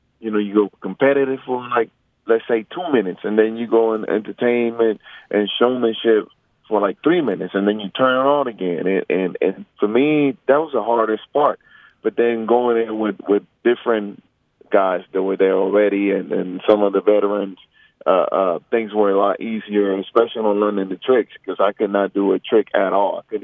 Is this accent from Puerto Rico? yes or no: yes; Puerto Rico; growing up in Puerto Rico, you know, we're a baseball country, and there were not many basketball courts around close to my house